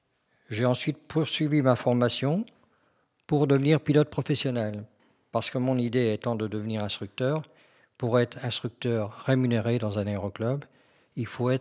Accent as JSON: {"language": "French", "town": "Créances", "region": "Normandy", "country": "France", "tie": "born there", "said": "je suis un vieil oiseau puisque j'ai quand même 67 ans. Je suis né en Normandie en 51, donc dans un petit village, Créance, qui pour la petite histoire est la capitale de la carotte nourrie aux algues marines."}